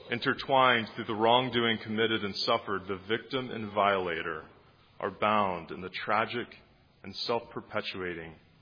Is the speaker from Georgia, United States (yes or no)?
yes; Atlanta, Georgia, United States; I grew up in Atlanta, Georgia, in a suburb